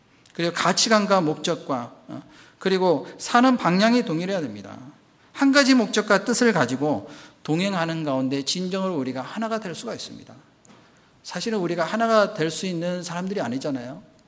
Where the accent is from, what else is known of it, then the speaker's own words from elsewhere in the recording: South Korea; 그래서 이제 저보고 어디서 왔냐고, 그래서 한국에서 왔다고.